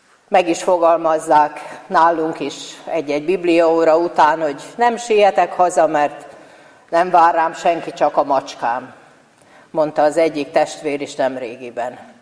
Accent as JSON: {"language": "Hungarian", "town": "Tahitótfalu", "region": "Pest", "country": "Hungary", "tie": "born or raised there", "said": "Aki itt élek, Tahit Ótfaluban, itt születtem, talán már az ükapám, ükanyám is itt született."}